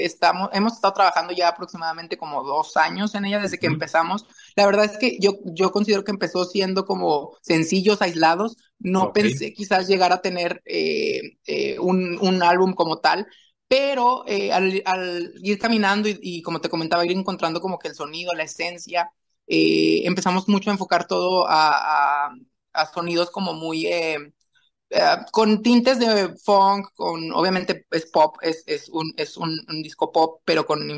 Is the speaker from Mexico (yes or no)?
yes; Saltillo, Coahuila, Mexico; now in Monterrey, Mexico; En realidad yo soy de Saltillo, como bien lo comentas, pero ahorita estoy radicando en la ciudad de Monterrey.